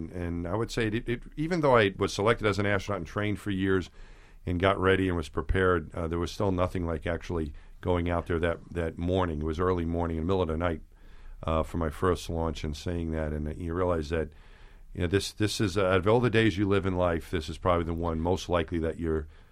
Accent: Long Island, New York, United States; But as growing up in Long Island, it never seemed like a real option to become an astronaut.

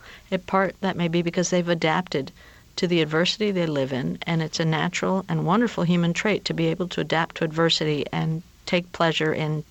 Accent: Peru; and I'm from Peru

